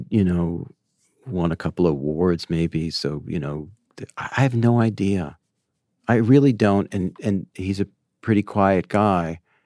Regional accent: New York City, New York, United States; And I love, I'm a New Yorker. I love New York much more than Washington.

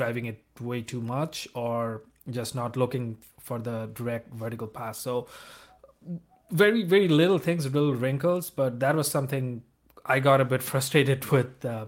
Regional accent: Bangladesh; English is a second language; I'm from Bangladesh

